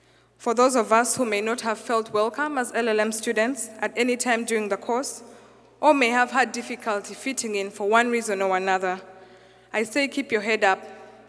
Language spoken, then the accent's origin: English; Uganda; I'm from Uganda. There's no country called Africa.